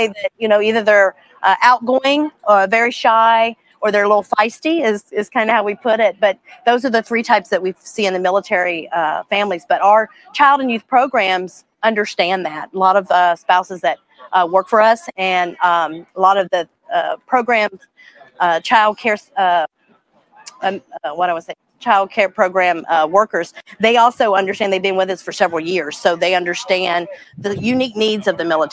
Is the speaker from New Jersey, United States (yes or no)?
no; San Diego, California, United States; I joined the Navy team in 2014, and I've been here ever since, and back in my hometown of San Diego.